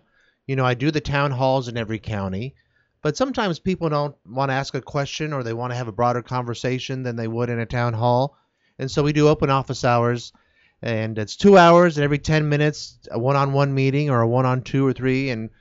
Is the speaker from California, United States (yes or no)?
no; Van Meter, Iowa, United States; I'm from Van Meter, born and raised there. I live there today.